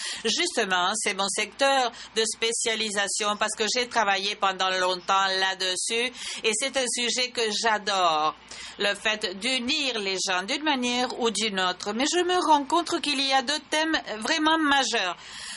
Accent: Turkey; Je viens de la Turquie.

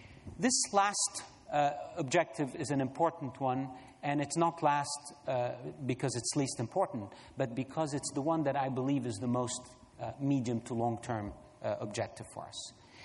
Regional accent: Egypt; I'm the first African ICANN president. I come from Egypt.

